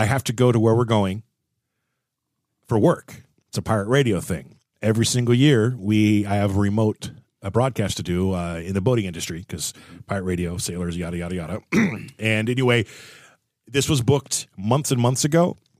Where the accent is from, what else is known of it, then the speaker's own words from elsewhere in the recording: California, United States; Oh man, I grew up in Southern California